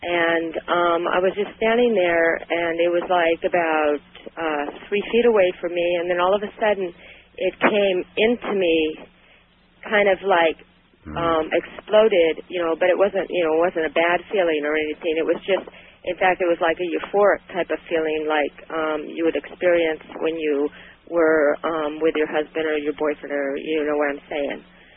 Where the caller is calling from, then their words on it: Sacramento, California, United States; I'm from Sacramento.